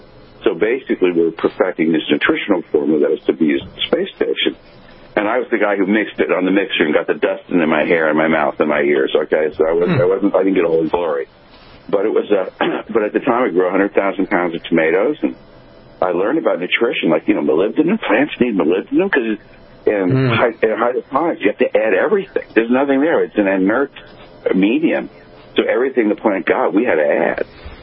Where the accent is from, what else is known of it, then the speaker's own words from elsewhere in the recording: New York, United States; When I grew up on Long Island, and I used to fish a lot.